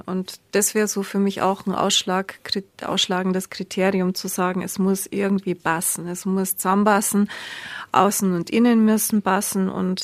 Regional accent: Bavaria, Germany; Der ist aus meiner Heimat Altmühltal.

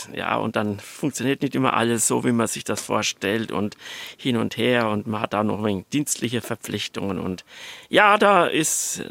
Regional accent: Spessart, Germany; in meiner Heimat Spessart mehr fahren werde

